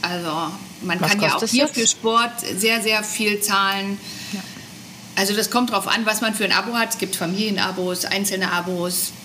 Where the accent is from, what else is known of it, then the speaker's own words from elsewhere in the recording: Germany; Ja, weil wir sind ja als Deutsche gewöhnt, wir halten uns natürlich dran.